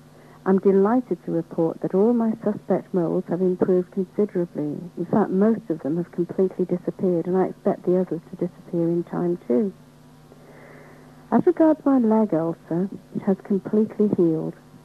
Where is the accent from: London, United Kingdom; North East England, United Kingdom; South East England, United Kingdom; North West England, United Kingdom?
North West England, United Kingdom; Sale; I'm from Sale in Manchester.